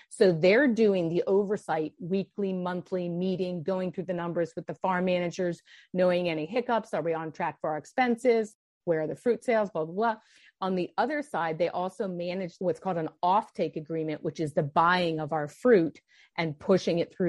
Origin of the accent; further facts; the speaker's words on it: Denver, Colorado, United States; So you mentioned I was from Denver, Colorado.